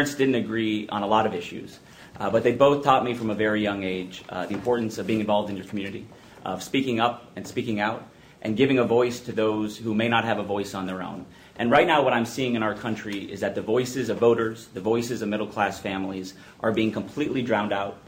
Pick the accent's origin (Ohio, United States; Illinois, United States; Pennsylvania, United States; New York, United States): Ohio, United States; when I was growing up in Ohio in a small town just outside of Toledo, my dad was a Republican and my mom was a Democrat.